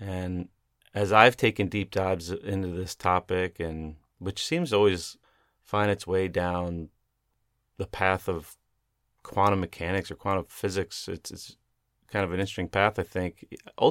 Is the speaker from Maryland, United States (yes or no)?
yes; Maryland, United States; born there